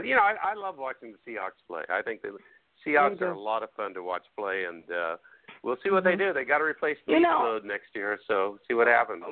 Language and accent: English; Kansas, United States; now in Los Angeles, United States; Well, it's a very good question because, you know, I grew up in Kansas and I grew up a Chiefs fan, but then I moved to Los Angeles.